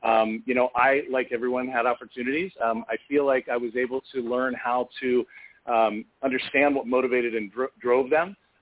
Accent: Maryland, United States; moved away as an adult; also born or lived in Los Angeles; I grew up in Maryland, and I wanted always from when I youngest I can remember, I always wanted to be an actor.

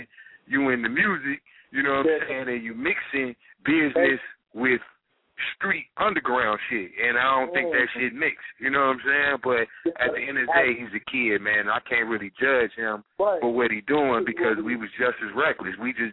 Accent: Chicago, Illinois, United States; Like I said, I'm from the Chicago area, you know what I mean?

